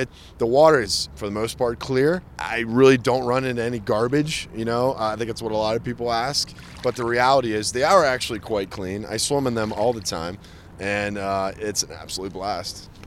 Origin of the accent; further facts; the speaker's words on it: Murraysville, Pennsylvania, United States; I'm from Murraysville, Pennsylvania, and I enjoy swimming in the three rivers around Pittsburgh.